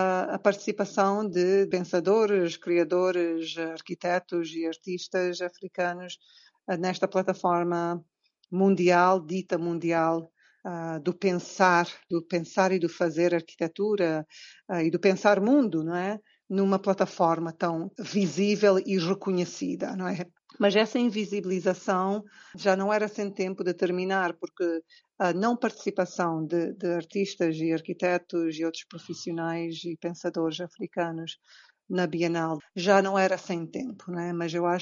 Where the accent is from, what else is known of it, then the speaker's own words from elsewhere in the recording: Cape Verde; also born or lived in São Tomé and Príncipe; Sou cabo-verdiana, mas também tenho uma sensação de pertença em vários lugares. Nasci a caminho de São Tomé, pai cabo-verdiano e mãe portuguesa. Vivi em São Tomé nos primeiros anos da minha infância e após a independência de Cabo Verde, viemos para Cabo Verde